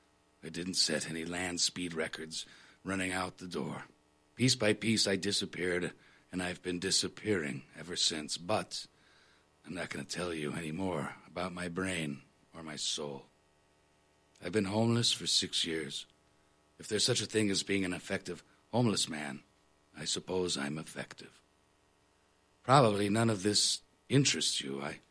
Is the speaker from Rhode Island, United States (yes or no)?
no; Spokane, Washington, United States; born or raised there; now in Seattle, United States